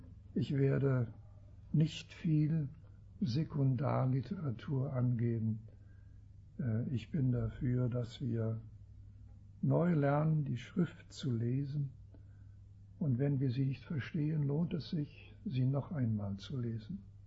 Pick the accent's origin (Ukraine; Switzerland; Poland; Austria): Switzerland; Esch; Ich komme aus der Schweiz, aus Esch, südlich von Basel.